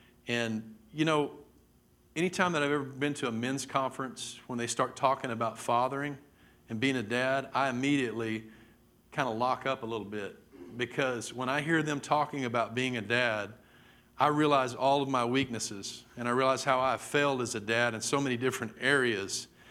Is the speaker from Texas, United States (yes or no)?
yes; Mesquite, Texas, United States; I grew up in Mesquite, and I can remember I went to a little school, Rutherford Elementary, and we lived right across the street from Rutherford, right across the field.